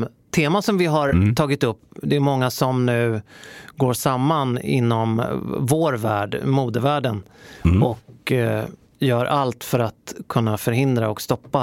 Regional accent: Stockholm, Stockholm County, Sweden; Jag som stockholmare säger beige och grå går ju i.

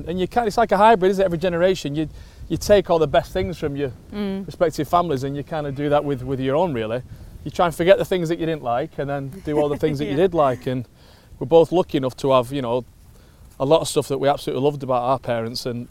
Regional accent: Oldham, North West England, United Kingdom; grew up in Oldham and, you know, both had a really happy, lovely, full childhood. I grew up in a town, well, in an area of Oldham called Durka, which was, I guess, maybe bit rough around the edges, but great people, great sense of community, just typical Oldham for me.

